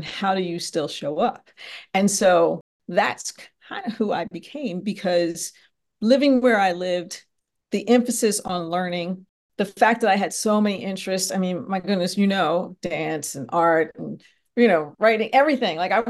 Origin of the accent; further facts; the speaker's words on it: Conshohocken, Pennsylvania, United States; So I grew up, you said we went to school in Lafayette Hill, but I grew up in Conshohocken. So Conshohocken, Lafayette Hill, they're close, very different demographics, right? Conshohocken is working class, mostly row homes